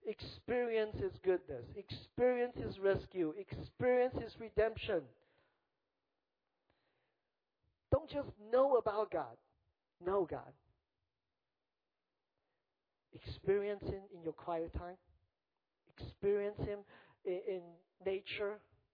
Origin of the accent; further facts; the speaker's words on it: California, United States; I love basketball. I come from the Bay Area, and it's a great season of basketball for Warriors fan.